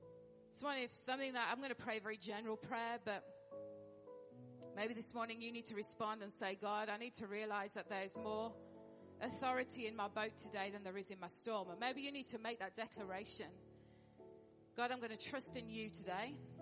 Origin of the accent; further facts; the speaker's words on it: United Kingdom; And being British, sometimes hard.